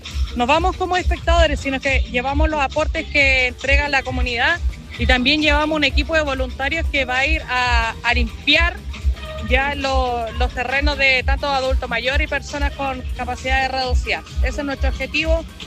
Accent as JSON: {"language": "Spanish", "town": "Lota", "region": "Biobío", "country": "Chile", "said": "Somos jóvenes de Lota y Coronel Colcura, que llevamos más de 10 años de experiencia en lo que es voluntariado cuando pasan este tipo de catástrofes a nivel nacional. Estamos reunidos en la Plaza de Armas de acá de Lota"}